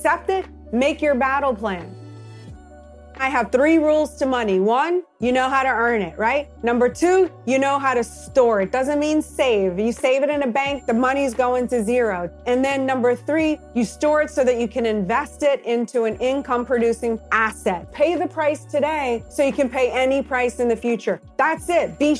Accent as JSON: {"language": "English", "town": "New Orleans", "region": "Louisiana", "country": "United States", "tie": "born or raised there", "said": "Well, I grew up in New Orleans, Louisiana. You know, I had a really great childhood."}